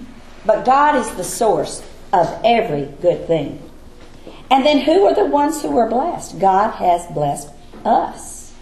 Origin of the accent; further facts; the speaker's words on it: United States; Now, I'm an American citizen.